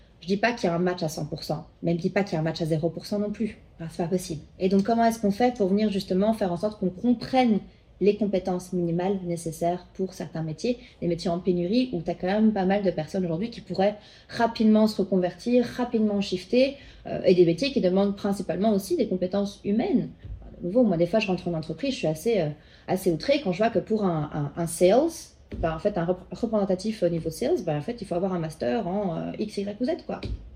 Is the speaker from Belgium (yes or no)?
yes; Belgium; parce que je suis belge et que je suis basée encore ici